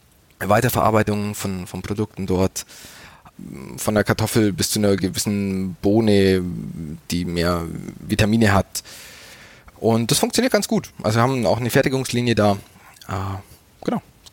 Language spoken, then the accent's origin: German; Bavaria, Germany; born there; ich bin ganz in der Nähe von Landsberg hier geboren und habe dann in München studiert und auch den Großteil meines Berufslebens in München verbracht. Mit kleinen Stationen im Ausland